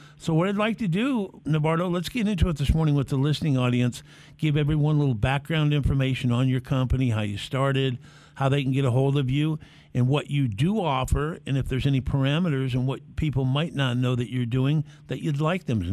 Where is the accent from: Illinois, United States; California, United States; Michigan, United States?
California, United States; we have the second largest boomer population behind my home state of California.